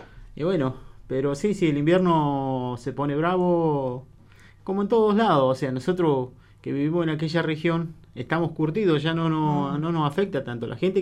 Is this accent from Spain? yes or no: no; Aguada de Guerra, Río Negro, Argentina; Yo soy nacido y criado en Aguada de Guerra.